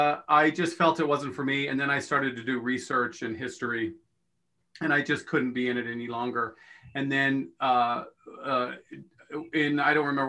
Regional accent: Pleasant Grove, Utah, United States; I guess I was raised in I was raised in Pleasant Grove, Utah. Big Mormon family, five sisters, one brother.

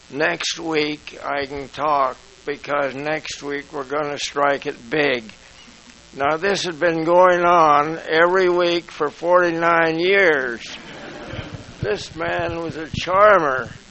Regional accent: Provo, Utah, United States; I wouldn't recognize the Provo that I knew, because it had, in my childhood, just about 10,000 people.

